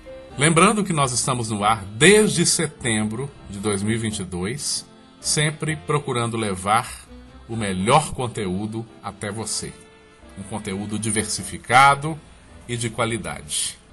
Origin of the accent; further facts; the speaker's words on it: Sete Lagoas, Minas Gerais, Brazil; eu sou mineiro de Sete Lagoas